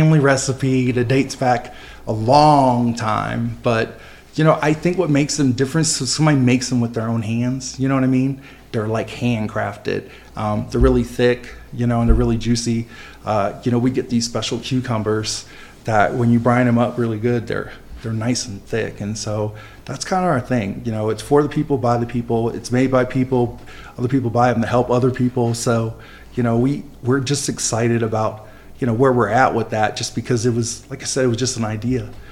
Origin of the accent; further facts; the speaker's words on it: Virginia Beach, Virginia, United States; I think it's important to me because it's the way I grew up in Virginia Beach, because we grew up middle class.